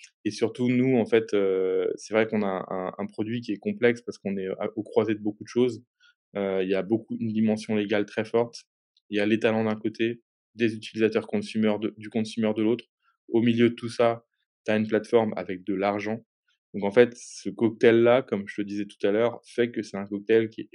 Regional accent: Chambéry, Auvergne-Rhône-Alpes, France; Originaire de Chambéry.

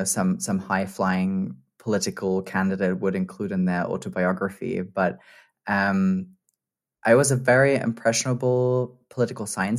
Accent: Hettstedt, Saxony-Anhalt, Germany; moved away as an adult; also born or lived in Vienna; I grew up in a tiny town in eastern Germany called Hettstedt. I was born and raised there. And then... that's where I lived until I was 18 years old, and I went to university in Vienna, in Austria.

